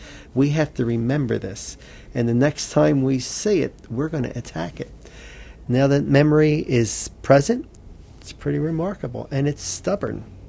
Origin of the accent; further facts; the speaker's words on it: Philadelphia, Pennsylvania, United States; I'm a city boy. I grew up in South Philadelphia. So, you know, the mean streets of South Philadelphia, there's no poison ivy.